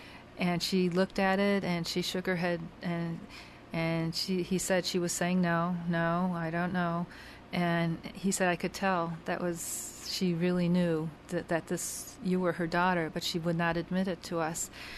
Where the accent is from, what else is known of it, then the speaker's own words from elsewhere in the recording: Chicago, Illinois, United States; born there; I told my little story that I was born in Chicago, I didn't know where, and I had a name, but I didn't know anything about where I was from.